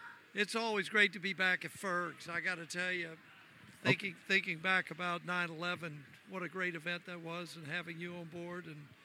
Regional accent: Baton Rouge, Louisiana, United States; You know, growing up in Baton Rouge, I was always going to be an LSU Tiger.

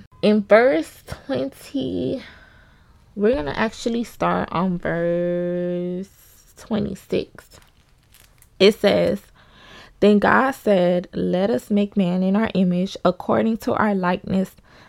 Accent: Miami, Florida, United States; I'm from Miami, Florida.

